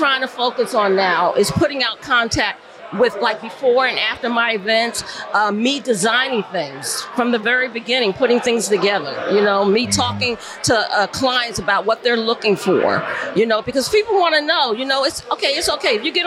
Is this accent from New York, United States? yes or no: yes; New York, United States; now in Charlotte, United States; Yeah, I'm from New York, though.